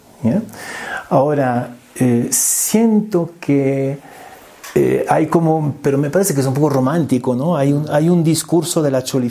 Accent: Peru; hace 50 años ser peruano era como una fatalidad, ¿no? ¿Qué vamos a hacer? Pues somos peruanos, ¿ya?

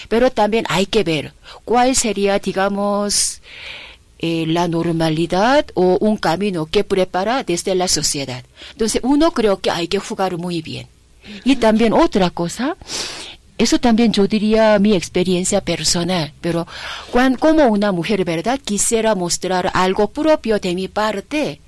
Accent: South Korea; como yo vengo de Corea, sociedad coreana, también sociedad, digamos, peruana, puneña

